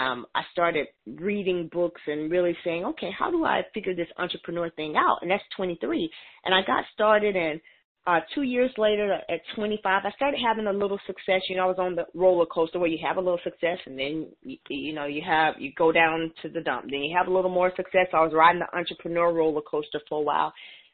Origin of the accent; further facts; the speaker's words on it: Alabama, United States; moved away; I was living in Atlanta, Georgia at the time. I moved there from Alabama, which is where I'm originally from.